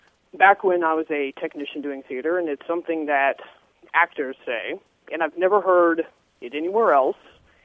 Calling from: Roanoke, Virginia, United States; Roanoke, Virginia.

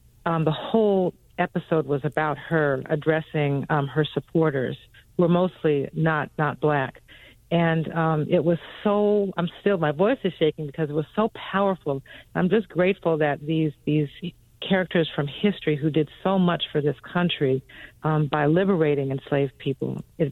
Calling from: Oakland, California, United States; I'm calling from Oakland, California.

